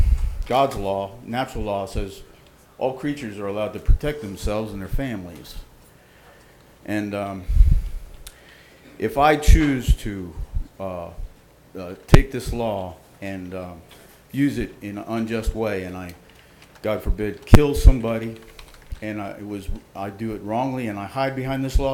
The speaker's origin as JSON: {"language": "English", "town": "Reddick", "region": "Florida", "country": "United States", "said": "I'm from Reddick, 9675, 12172 Place, Reddick."}